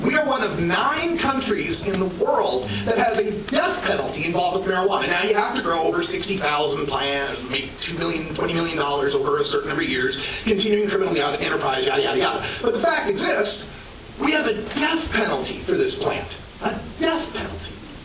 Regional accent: Oregon, United States; Even in my home state of Oregon, where people think, oh, it's all hippy-dippy liberal love fest

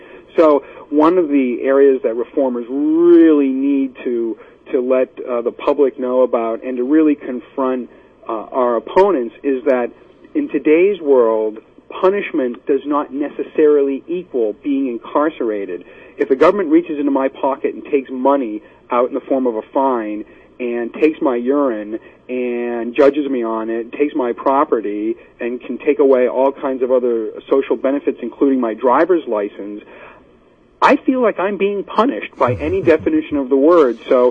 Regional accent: Massachusetts, United States; This election period, Massachusetts, my home state, will have a chance to move towards decriminalization.

